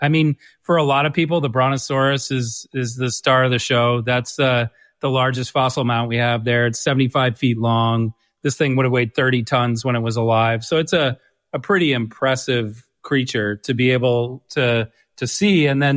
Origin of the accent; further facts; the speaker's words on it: Connecticut, United States; Yeah, so I grew up here in Connecticut. So I've been coming to this museum since I was about 5 years old.